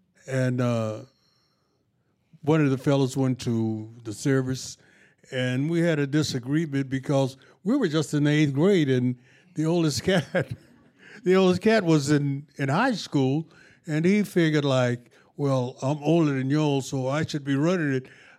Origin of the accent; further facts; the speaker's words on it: Texas, United States; Yeah, we're from Texas.